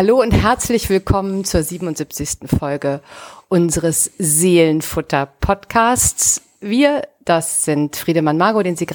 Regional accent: Rhineland, Germany; Ein Rheinländer wie ich, sozusagen ein Landsmann von mir.

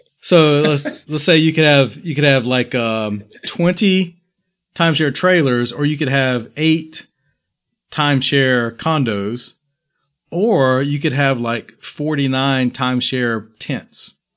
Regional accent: Quebec City, Quebec, Canada; which is a singer-songwriter project from Quebec, my hometown. Oh, excuse me, ma ville natale.

